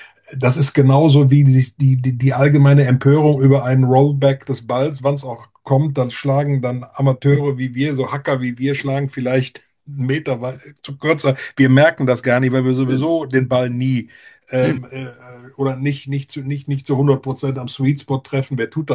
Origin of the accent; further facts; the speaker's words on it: Cologne, North Rhine-Westphalia, Germany; born there; Ich könnte jetzt als gebürtiger Kölner noch Beispiele aus dem Kölner Umland, gerade aus den Nachbargemeinden des Kölner Westens, beisteuern.